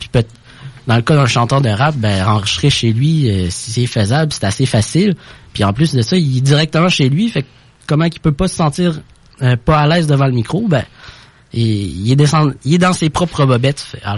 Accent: Lévis, Quebec, Canada; Ben moi, dans le fond, je suis de Lévis depuis que je suis tout petit, en fait.

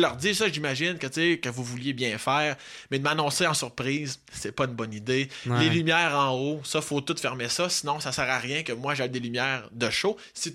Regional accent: Quebec, Canada; moi, je venais de la région de Québec

